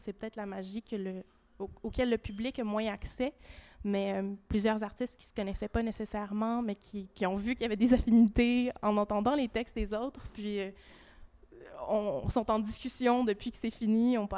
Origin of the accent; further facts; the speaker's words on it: Quebec City, Quebec, Canada; J'ai grandi à Québec